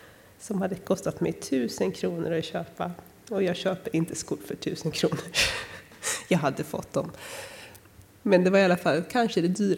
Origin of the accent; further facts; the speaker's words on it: Öckerö, Västra Götaland County, Sweden; hemma på Öckerö där jag kommer ifrån.